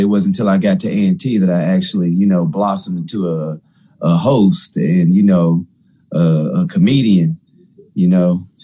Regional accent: Charlotte, North Carolina, United States; I'm from Charlotte. So it says 704 raised me, but the 336 made me.

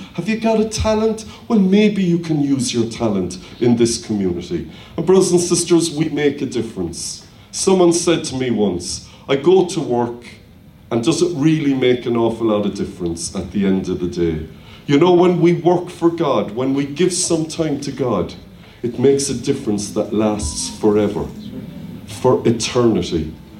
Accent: Cork, Munster, Ireland; When I was a child growing up in Cork, the community was where you lived.

